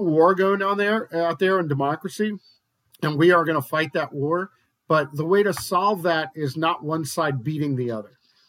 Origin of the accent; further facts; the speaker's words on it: New Jersey, United States; And in my home state, in Jersey, we just passed legalization